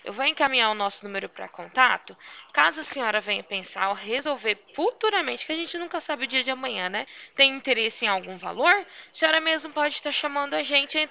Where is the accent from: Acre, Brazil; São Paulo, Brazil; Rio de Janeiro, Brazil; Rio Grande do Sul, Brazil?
São Paulo, Brazil; Ribeirão Preto; Não, sou de Ribeirão